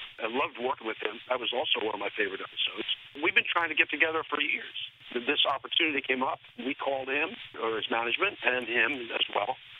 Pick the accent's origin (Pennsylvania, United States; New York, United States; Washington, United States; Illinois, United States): Pennsylvania, United States; Philadelphia; I grew up in Philadelphia. Do I need to say more than that?